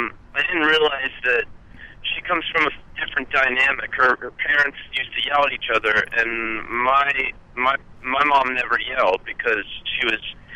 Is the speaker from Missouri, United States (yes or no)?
no; Pennsylvania, United States; I'm from Pennsylvania.